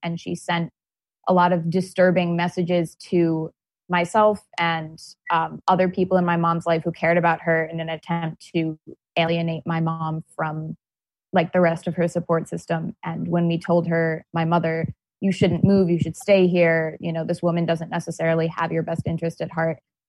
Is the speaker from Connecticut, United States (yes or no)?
yes; Connecticut, United States; I'm from Connecticut